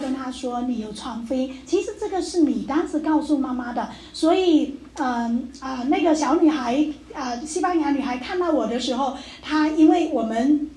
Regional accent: Fujian, China; 我们福建人就叫咪咪哎哎

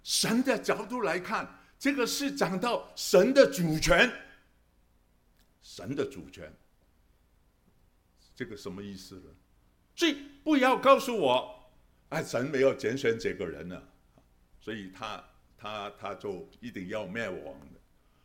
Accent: Guangdong, China; 我们广东人说打波就是打球啊

